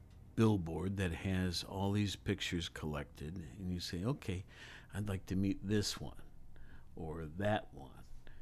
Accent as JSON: {"language": "English", "town": "Worthington", "region": "Ohio", "country": "United States", "tie": "born or raised there", "said": "but I remember growing up in Worthington, our dogs had a tag, a license."}